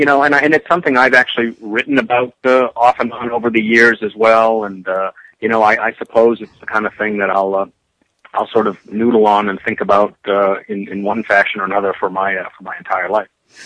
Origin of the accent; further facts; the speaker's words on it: Brunswick, Maine, United States; born there; now in Texas, United States; I am actually, although I live in Texas now, I was born in Maine. I was born in Brunswick, Maine, actually, which is on the coast in the southern part of Maine.